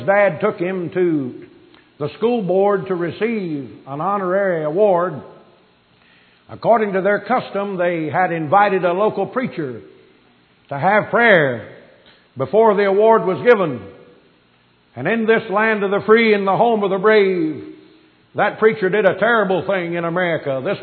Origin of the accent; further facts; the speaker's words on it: Delaware, United States; Back over in Delaware, my home state, one of the highlights is a carol sing